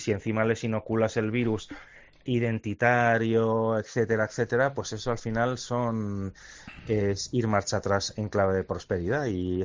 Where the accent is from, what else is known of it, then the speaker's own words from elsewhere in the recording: Barcelona, Catalonia, Spain; Y además yo soy de Barcelona y yo siempre digo que tengo doble sensibilidad, ¿no? Y que conozco muy bien los dos lugares.